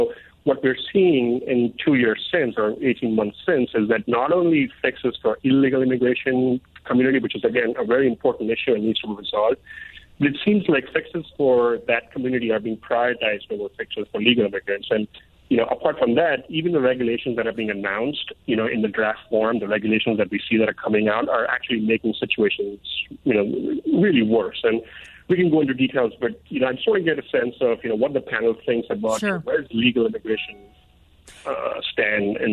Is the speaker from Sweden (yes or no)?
no; India; English is a second language; now in San Jose, United States; I grew up in India. I came here to the San Jose area, got a degree in engineering, been here for about 15 years